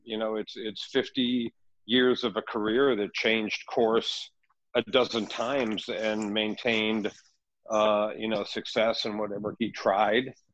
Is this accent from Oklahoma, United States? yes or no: no; New Orleans, Louisiana, United States; also born or lived in Las Vegas; No, not at all. I grew up in New Orleans and in Las Vegas, both. I do call New Orleans home